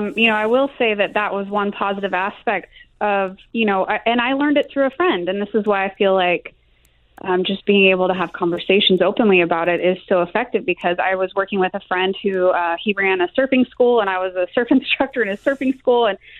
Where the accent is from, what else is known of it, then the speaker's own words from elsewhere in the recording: Salt Lake City, Utah, United States; I grew up in Salt Lake City for a while where everyone had church and different things, and we were not of the same religion.